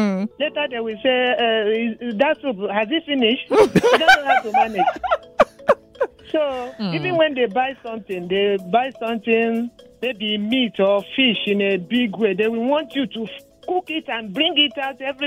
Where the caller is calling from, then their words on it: Alimosho, Lagos, Nigeria; I'm calling from Alimo Show.